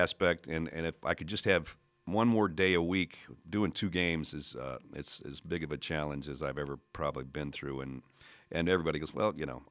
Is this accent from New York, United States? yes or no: no; Minnesota, United States; moved away as an adult; now in Georgia, United States; and I grew up in Minnesota. Lived here until I was 24 or 25 before I moved to Georgia, so I've been there for 32 years now, but still good to come home.